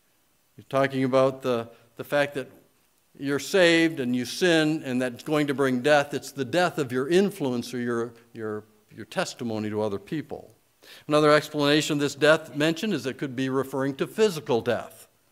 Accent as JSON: {"language": "English", "region": "Michigan", "country": "United States", "tie": "born or raised there", "said": "I grew up in Michigan where we say err."}